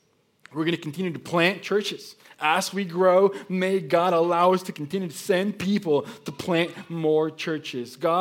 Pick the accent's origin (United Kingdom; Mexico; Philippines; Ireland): Mexico; now in United States; I grew up in Mexico, played soccer all my life